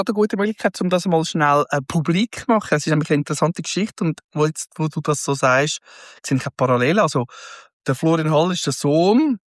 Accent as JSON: {"language": "German", "region": "Zurich", "country": "Switzerland", "tie": "born or raised there", "said": "Also ich bin dann geboren, aufgewachsen in Zürich. Ich bin ein waschechter Stadtzürcher. Manche sagen, ich verlasse eigentlich meine Zone 3 nicht. Das ist wirklich schwierig für mich. Ich bin da hinten aufgewachsen."}